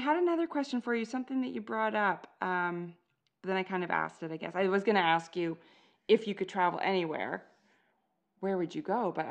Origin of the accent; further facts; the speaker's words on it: Canada; Well, I am Canadian. I have lived here my entire life.